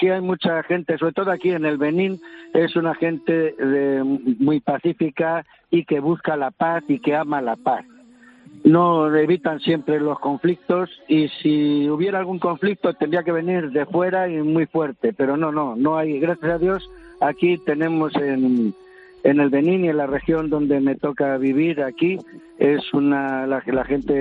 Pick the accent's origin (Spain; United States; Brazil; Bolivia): Spain; Madrid, Community of Madrid; moved away; Tuve que salir de Madrid, tuve que salir de España, tuve que venirme aquí